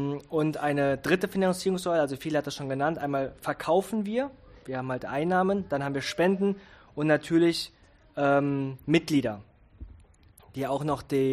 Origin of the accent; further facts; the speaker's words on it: Germany; Und ich bin in Deutschland groß geworden.